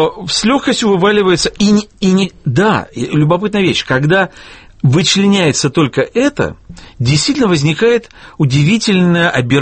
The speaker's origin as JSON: {"language": "Russian", "town": "Lviv", "region": "Lviv Oblast", "country": "Ukraine", "tie": "born there", "said": "я лично родился во Львове"}